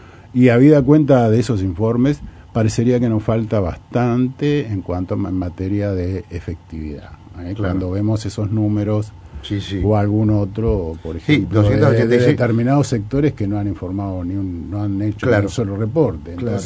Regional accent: Uruguay; para Uruguay eso es una distinción, que a ver que un uruguayo sea el revisor de esa primera ronda.

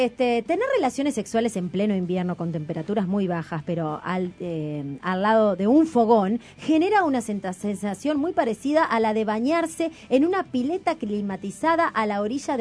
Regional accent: Canelones, Uruguay; Yo soy de Canelón.

